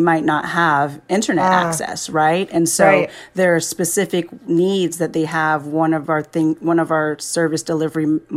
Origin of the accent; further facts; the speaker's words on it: Jamaica; I'm originally from Jamaica.